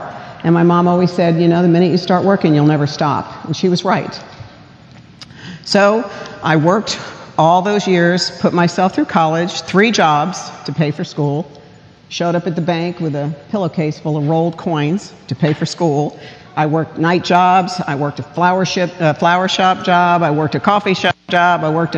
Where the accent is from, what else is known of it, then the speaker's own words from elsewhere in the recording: New Jersey, United States; So now I'm going to tell you I'm from NJ, North Jersey. Okay? And I was raised in a family of three children.